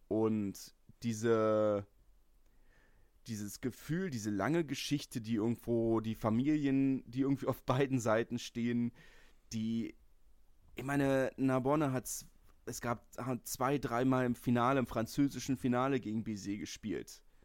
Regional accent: Berlin, Germany; ich komme aus Lichterfelde, das ist festes Herthanerland.

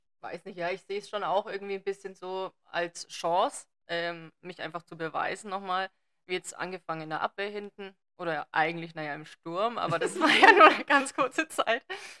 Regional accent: Neuhaus, Germany; moved away; Ja, also ich komme ja ursprünglich aus Neuhaus. Mittlerweile wohne ich nicht mehr hier.

